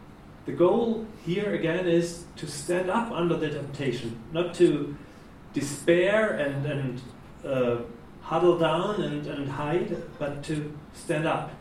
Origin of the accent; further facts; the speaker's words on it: Germany; my hometown in Germany is just a couple of kilometers away from where Luther was born, Martin Luther.